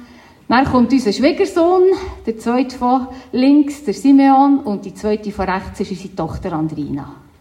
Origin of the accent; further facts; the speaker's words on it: Freimettigen, Bern, Switzerland; Ich bin in Freimettigen aufgewachsen.